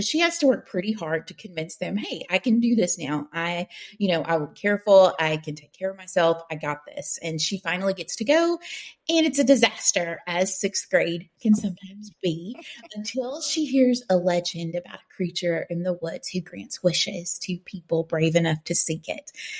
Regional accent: Appalachia, United States; now in Chattanooga, United States; I live in Tennessee. I grew up in Appalachia. I live in Chattanooga now.

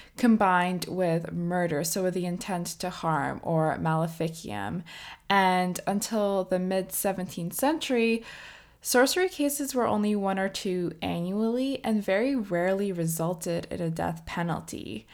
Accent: Canada; we're from Canada, and I think a lot of people here might not know this

